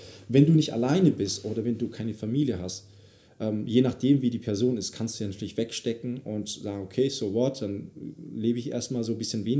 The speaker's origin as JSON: {"language": "German", "country": "Thailand", "said": "das sind die Thais, meine Heimat, also die, nein, Landsleute"}